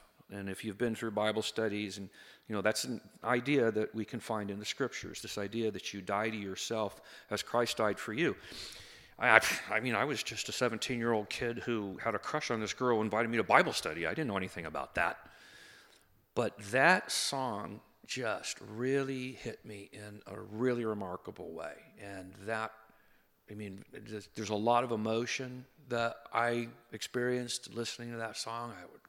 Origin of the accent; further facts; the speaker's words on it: Chula Vista, California, United States; I grew up down in the South Bay, down in Chula Vista